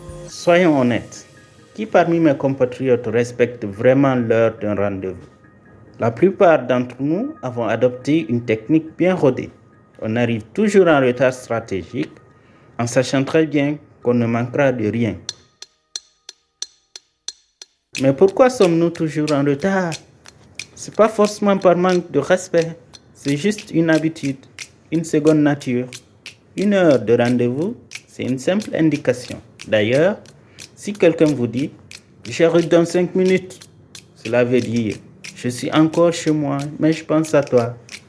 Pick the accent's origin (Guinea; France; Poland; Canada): Guinea; Je suis guinéen et s'il y a un domaine où mes compatriotes excellent, c'est bien dans l'art du retard.